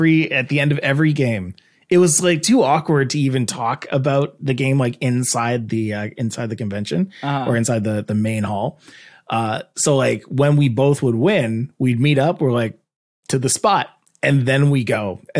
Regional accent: Canada; See, I'm the Canadian.

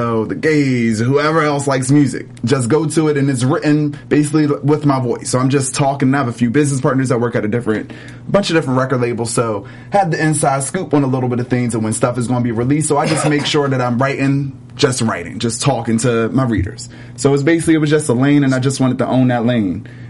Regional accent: Philadelphia, Pennsylvania, United States; also born or lived in New York; Well, I'm from Philly.

